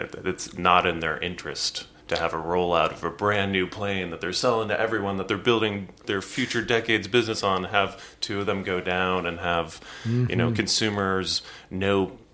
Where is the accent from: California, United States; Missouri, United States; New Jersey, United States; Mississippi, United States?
Missouri, United States; St. Louis; I grew up in St. Louis, and I think St. Louis was, I grew up seeing McDonnell Douglas buildings everywhere.